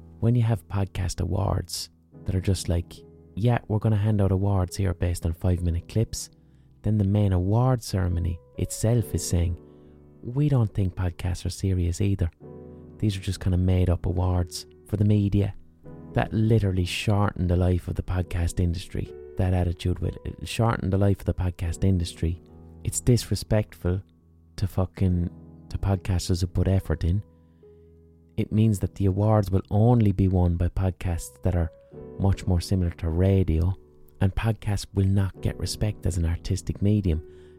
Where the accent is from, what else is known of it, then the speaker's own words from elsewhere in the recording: Ireland; as Irish people we can be globally overrepresented, like we are in literature, you know?